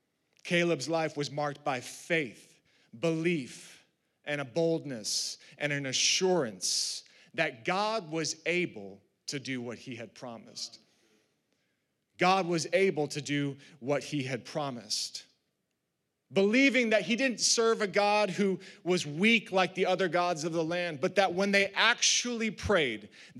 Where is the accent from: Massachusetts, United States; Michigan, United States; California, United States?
Massachusetts, United States; I mentioned I grew up in Massachusetts and I played football